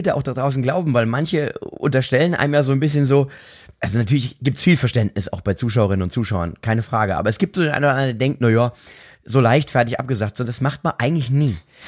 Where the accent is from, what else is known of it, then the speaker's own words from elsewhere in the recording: Mainz, Rhineland-Palatinate, Germany; wenngleich ich als Mainzer sagen muss, nicht ganz so viele wie natürlich in Mainz zu sein.